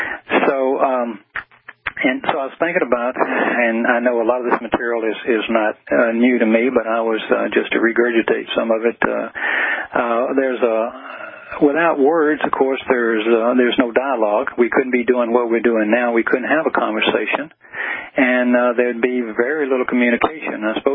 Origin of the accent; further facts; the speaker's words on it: the South, United States; accent: Southern; first language English; It's, in fact, my first language is not even very good English. It's Southern.